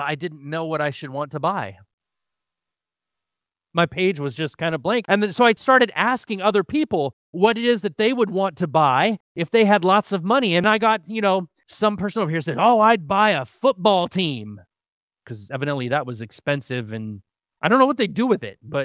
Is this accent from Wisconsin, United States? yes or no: yes; Wisconsin, United States; As a child growing up in Wisconsin, we had a dairy farm with approximately 60-some head of milking cattle.